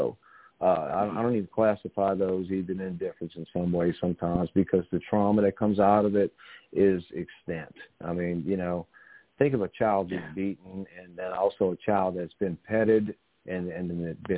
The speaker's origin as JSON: {"language": "English", "town": "New Orleans", "region": "Louisiana", "country": "United States", "said": "You know, I mean, I'm from New Orleans, so, you know, he had so many great years."}